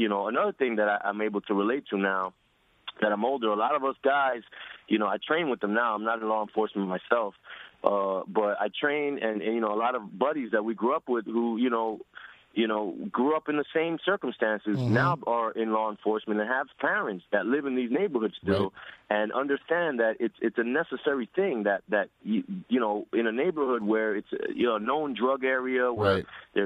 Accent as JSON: {"language": "English", "town": "New York City", "region": "New York", "country": "United States", "tie": "born or raised there", "said": "I'm born and raised in New York. I've been here my whole life. I've lived in, you know, 3 of the 5 boroughs."}